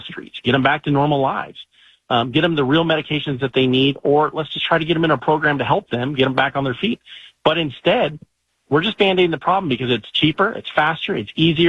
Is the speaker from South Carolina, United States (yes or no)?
no; Colorado, United States; You know, I grew up in Colorado